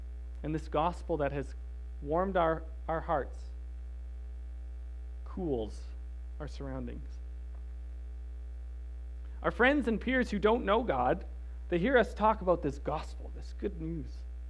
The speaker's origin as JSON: {"language": "English", "region": "Alberta", "country": "Canada", "said": "I come from Alberta, so I'm used to the cold."}